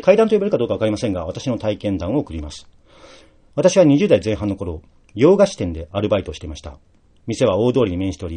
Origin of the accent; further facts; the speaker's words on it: Mito, Ibaraki, Japan; moved away as an adult; now in Hokuto, Japan; 私は茨城県水戸市出身、夫の転勤で15年ほど前に山梨県に引っ越してまいりました。甲府伊沢と転々とし、現在は北斗市の白州町に住んでおります。